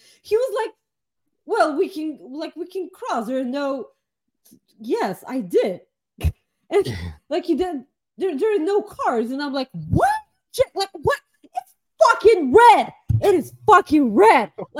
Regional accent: Bulgaria; now in England; I'm from Bulgaria. I'm from Bulgaria and I'm on the right, okay?

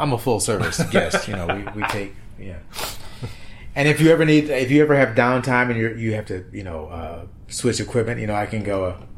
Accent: Detroit, Michigan, United States; I'm originally from Detroit.

